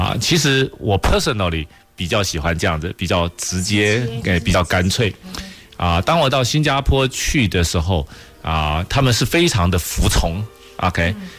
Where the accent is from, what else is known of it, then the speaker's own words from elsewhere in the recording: Taiwan; moved away as an adult; 因为台湾呢虽然是一个我熟悉的环境，我从小在那里长大一直念到大学